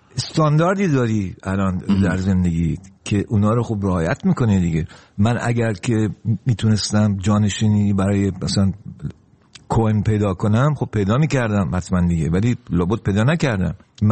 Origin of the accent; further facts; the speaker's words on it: Iran; born there; ناراحت نیستم که چرا در ایران به دنیا اومدم،